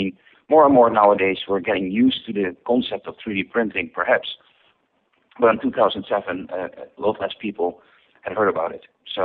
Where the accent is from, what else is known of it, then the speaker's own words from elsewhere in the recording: Netherlands; So, I'm born and raised in the Netherlands. When I was 17 years old, I went to the Technical University in Eindhoven